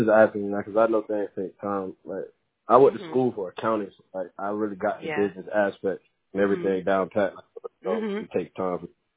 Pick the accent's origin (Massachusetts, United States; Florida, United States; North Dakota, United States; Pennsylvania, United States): Florida, United States; Jacksonville; now in Savannah, United States; Because I'm from Jacksonville. I went to school at Savannah, Georgia, so I graduated, and, I'm in the middle of moving back.